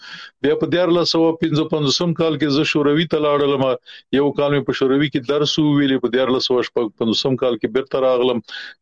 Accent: Mashri, Nangarhar, Afghanistan; زه په مشرۍ کلی کې زیږیدلې ما پلار مو بزګر وو زمکه مو دروده کورنۍ ژوند مو متوسط خو یعنی نه ډیر خراب او نه ډیر لوړ وو

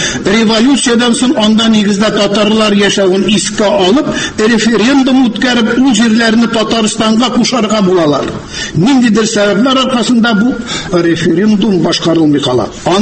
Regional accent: Bashkortostan, Russia; Мин үзем Башкортстанда туып үстем.

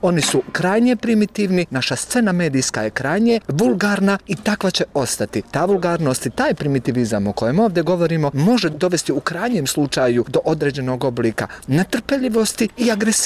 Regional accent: Bosnia & Herzegovina

